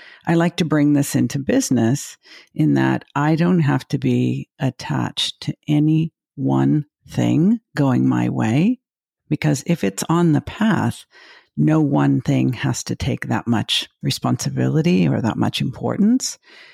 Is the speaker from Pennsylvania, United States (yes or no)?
no; Los Angeles, California, United States; It's like a fairy tale, because I grew up in Los Angeles.